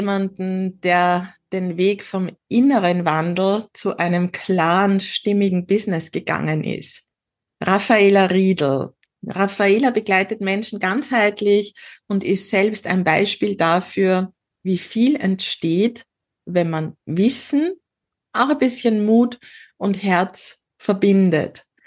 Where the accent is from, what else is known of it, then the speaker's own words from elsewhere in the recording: Upper Austria, Austria; aus meiner alten Heimat, aus Oberösterreich